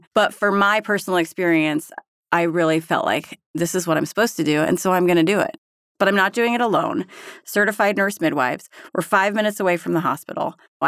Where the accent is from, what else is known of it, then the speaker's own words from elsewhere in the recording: Berthoud, Colorado, United States; I am from Berthoud, Colorado.